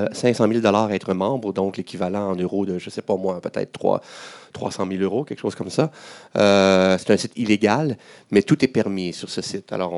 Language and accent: French; Quebec, Canada; Je pense qu'on est québécois malgré nous.